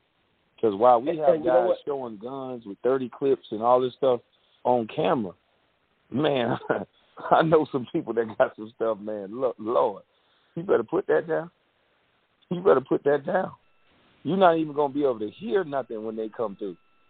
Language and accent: English; Brunswick, Georgia, United States; I'm from Brunswick, Georgia. We have 5 football players that are currently in the NFL.